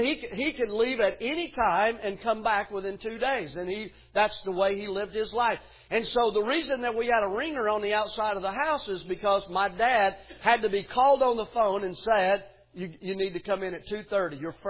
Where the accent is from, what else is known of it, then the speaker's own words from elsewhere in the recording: Tennessee, United States; And my dad, when I grew up in East Tennessee, my dad was always I always looked at my dad as the man's man.